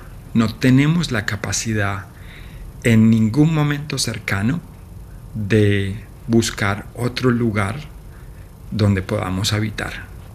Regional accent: Colombia; Sí, la verdad, como colombiano, yo creo que muchos, sobre todo de mi generación, fuimos víctimas

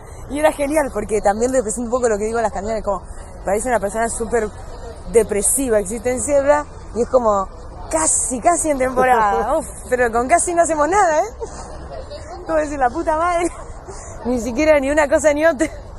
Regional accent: Miramar, Buenos Aires Province, Argentina; born there; yo nací en Miramar, que es una ciudad balnearia casi en temporada.

